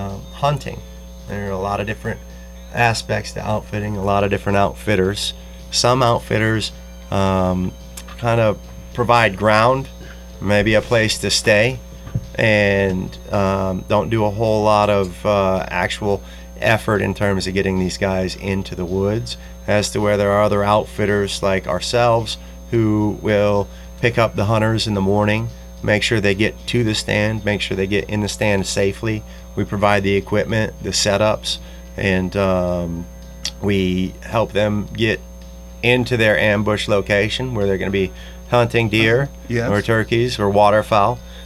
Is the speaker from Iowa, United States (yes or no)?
no; Grand Rapids, Michigan, United States; I grew up in outside of Grand Rapids, Michigan.